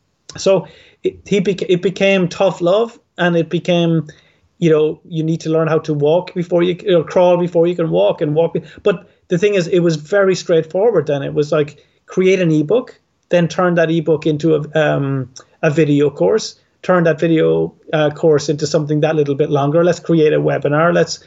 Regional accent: Ireland; And I'm Irish. We're so allergic to anything that's salesy.

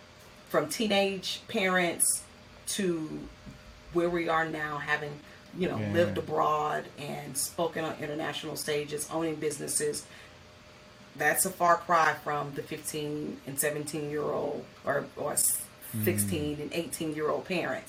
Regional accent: the South, United States; my husband's parents are also, we're from the South.

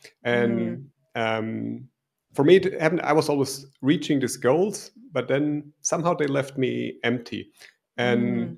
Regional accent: Germany; So I'm from Germany. I grew up in Germany

